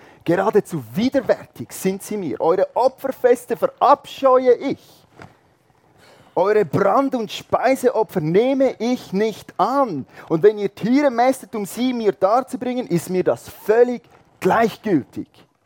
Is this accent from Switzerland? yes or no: yes; Switzerland; Ich weiss, wir als Schweizer, wir haben schon fast eine Zwangsneurose.